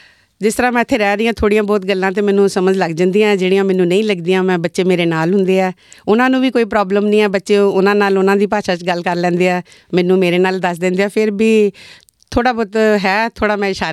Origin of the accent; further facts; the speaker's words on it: Jandwal, Punjab, India; now in Australia; ਮੇਰਾ ਪਿੰਡ ਜੰਡਵਾਲ ਹੈ, ਮੈਂ ਮਤਲਬ ਇੰਡੀਆ 'ਚ ਪਠਾਨਕੋਟ ਦੇ ਨਾਲ ਹੀ ਕੋਈ 5 ਕੁ ਕਿਲੋਮੀਟਰ ਦੂਰੀ 'ਤੇ ਆ ਪਿੰਡ ਵੱਸਦਾ।